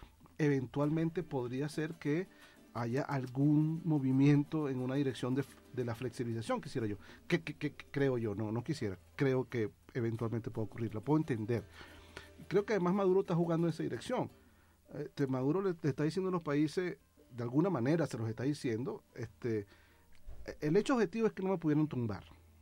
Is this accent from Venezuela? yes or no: yes; Venezuela; no estoy hablando en este momento como venezolano